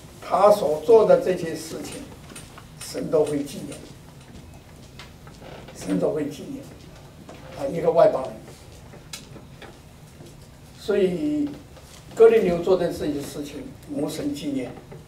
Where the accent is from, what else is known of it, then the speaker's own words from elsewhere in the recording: China; 这个魂游向外是我们中国人翻译的